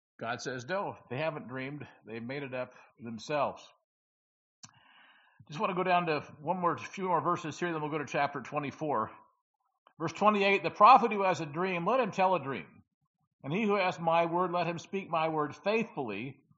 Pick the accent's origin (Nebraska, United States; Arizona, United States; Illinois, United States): Illinois, United States; I grew up in Tornado Alley back in central Illinois, and I remember feeling that and seeing those.